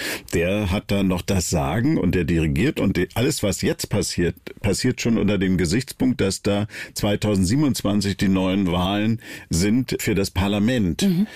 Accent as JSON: {"language": "German", "region": "Berlin", "country": "Germany", "said": "Also ich bin Berliner und bleibe Berliner."}